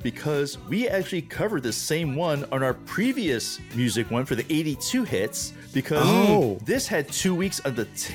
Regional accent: New York, United States; I grew up in New York, like you know from previous stuff. So country music was not high on anybody's list at all.

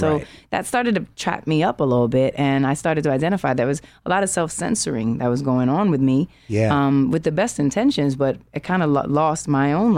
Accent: Harlem, New York, United States; But all of us together, three, one's from Brooklyn, one's from Bronx, I'm from Harlem, Lily's from like Virginia.

